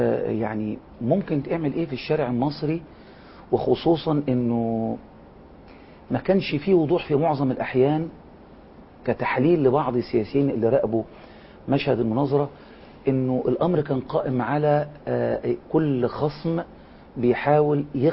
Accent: Egypt

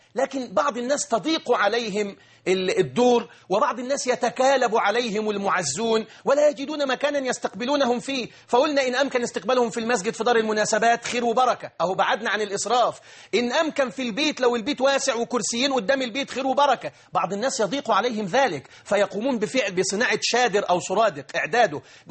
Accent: Egypt; فاختار الناس عندنا في مصر أن يقرأ واحد القرآن بأجر أو بغير

